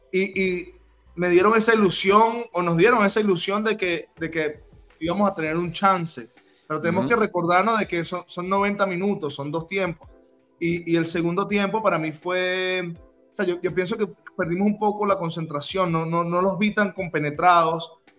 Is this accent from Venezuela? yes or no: yes; Venezuela; emotiva para mí como venezolano